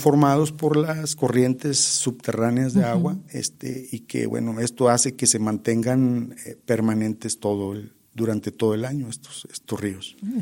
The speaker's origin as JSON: {"language": "Spanish", "town": "Nombre de Dios", "region": "Durango", "country": "Mexico", "said": "Sí, yo soy de Nombre de Dios."}